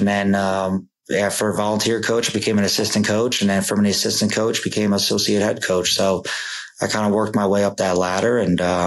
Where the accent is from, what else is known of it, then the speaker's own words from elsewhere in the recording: New Jersey, United States; So originally I'm from New Jersey. I went to Blair Academy.